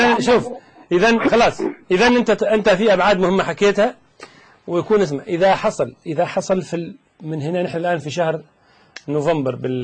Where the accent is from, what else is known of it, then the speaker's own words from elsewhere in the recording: Tunisia; هل أنا أكلمك عن تونس؟ أنا تونسي، والله ما عرفت في تونس أحدا يكفر